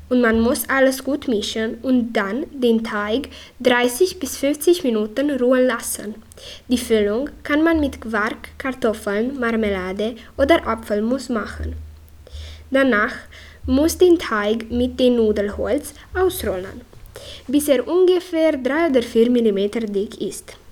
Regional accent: Satu Mare, Satu Mare County, Romania; ich komme aus Sattmar. Ich bin Schülerin in der 8. Klasse im Deutschen Theoretischen Lyzeum Johannettinger. Ich bin 14 Jahre alt

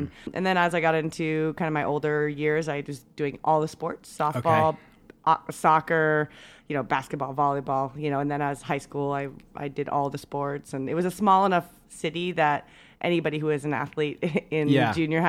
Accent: Caldwell, Idaho, United States; Yeah, so I grew up in Idaho, outside of Boise, in a small town called Caldwell. About 30,000 people or so, I think, when I was growing up there.

